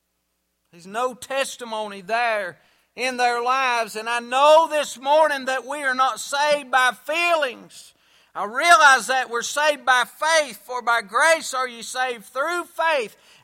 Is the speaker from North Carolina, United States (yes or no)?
yes; North Carolina, United States; born there; I know that I belong to Him more than I know that I was born over here in Watauga County Hospital.